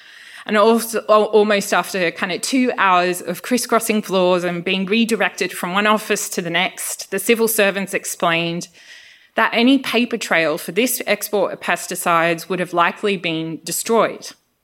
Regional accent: Australia; accent: Australian; first language Greek; English is a second language; And so although Greek is my first language, it bears a kind of thick Australian accent on top of it.

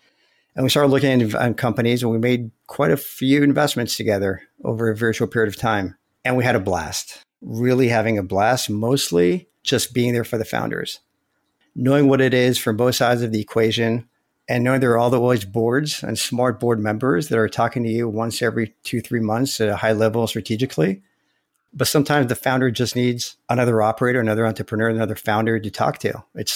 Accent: Israel; now in United States; I'm originally from Israel.

